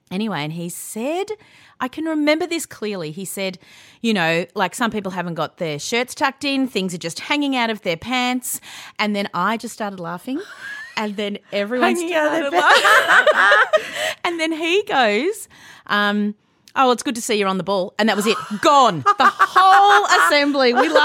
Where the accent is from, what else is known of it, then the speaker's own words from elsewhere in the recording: Victoria, Australia; Because I grew up in the Yarra Valley.